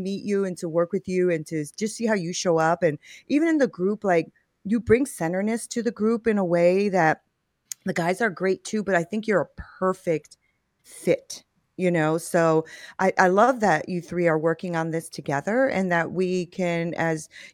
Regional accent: Connecticut, United States; now in Texas, United States; we moved to Texas, right? We're from Connecticut, and I've always wanted chickens

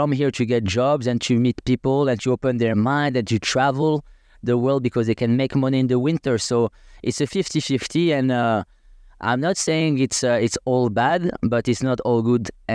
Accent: Agadir, Souss-Massa, Morocco; So yeah, I grew up in Agadir, which is the main town. 15 minutes drive from Tagazu Tarya.

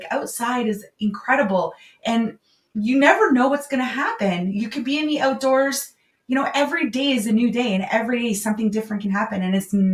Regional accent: Ontario, Canada; I was born and raised in Northern Ontario, hunting and fishing, grew up doing it with my dad and raised my boys the same way.

